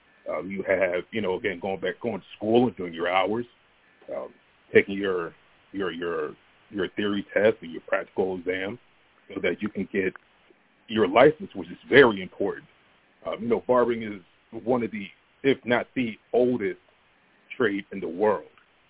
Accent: Pennsauken, New Jersey, United States; Yeah, definitely. I grew up really in Pensauken, New Jersey. That's where I started.

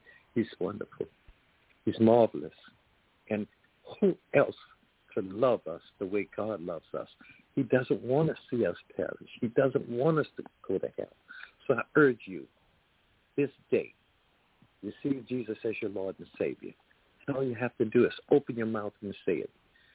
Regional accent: New Orleans, Louisiana, United States; I am 78 years old, and never. I grew up in New Orleans.

